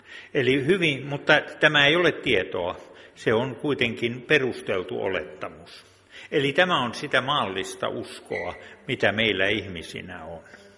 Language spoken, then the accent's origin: Finnish; Alajärvi, South Ostrobothnia, Finland; also born or lived in Kuusamo; now in Kaavi, Finland; Itse olen tuolta Alajärveltä. Olen ollut tuolla Kaavilla nyt 3,5 vuotta. Ja sitä tulin sinne Kuusamosta, jossa olin 5 vuotta seurakunnan paimenena.